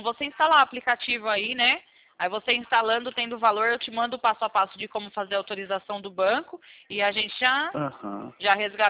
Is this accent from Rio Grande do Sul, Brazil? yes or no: no; São Paulo, Brazil; eu sou aqui do interior de São Paulo